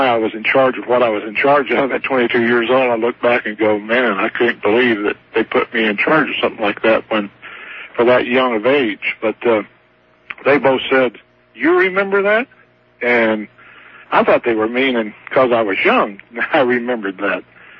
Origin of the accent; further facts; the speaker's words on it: Farmington, New Mexico, United States; I was telling Otto about this deal over in Aztec when I grew up in Farmington.